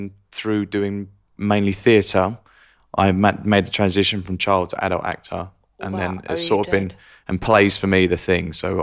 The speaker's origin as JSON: {"language": "English", "region": "East of England", "country": "United Kingdom", "said": "So I'm Essex, which is probably Jersey to New York"}